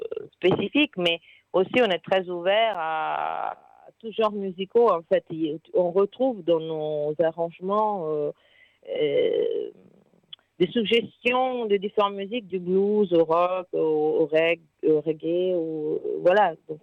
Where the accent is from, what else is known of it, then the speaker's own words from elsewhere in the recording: Italy; now in France; moi je suis italienne, j'ai connu Olivier en Italie, à Rome.